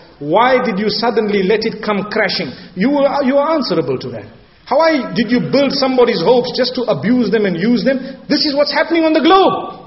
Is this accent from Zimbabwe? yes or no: yes; Zimbabwe; Luckily, I come from Zimbabwe. One thing that grows there properly, avocados.